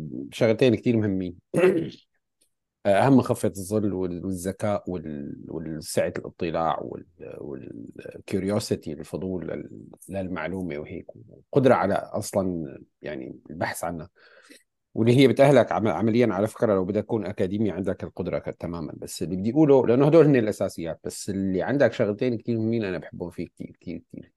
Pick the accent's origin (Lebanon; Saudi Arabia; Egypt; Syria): Syria; طبيعة ثقافتنا كسوريين هي ثقافة بتحب الضبضبة، تحب التحفظ، تحب الحفاظ على المساحة الداخلية